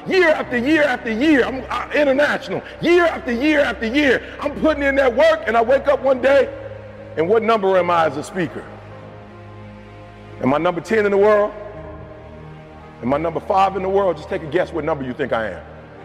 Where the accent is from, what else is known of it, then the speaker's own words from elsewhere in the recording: Detroit, Michigan, United States; I'm from Detroit, GM, Chrysler, Ford went down.